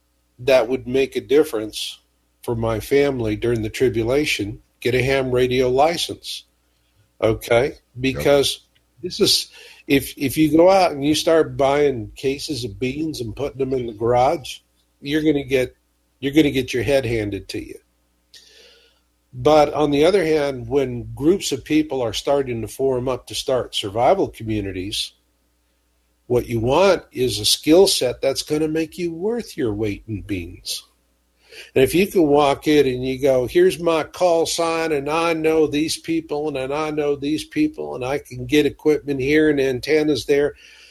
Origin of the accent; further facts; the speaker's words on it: Phoenix, Arizona, United States; And the very first time I saw the Arctic, and I was just mesmerized because I grew up in Phoenix, Arizona.